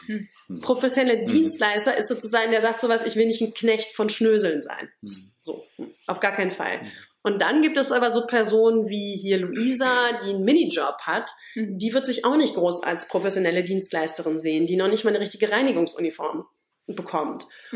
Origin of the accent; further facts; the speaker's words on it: Berlin, Germany; ich bin Berlinerin